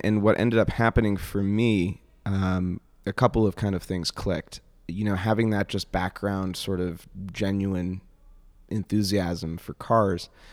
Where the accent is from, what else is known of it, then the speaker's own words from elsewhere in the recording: Northeast, United States; I'm from the Northeast, so I said, well, maybe I could go back to Europe.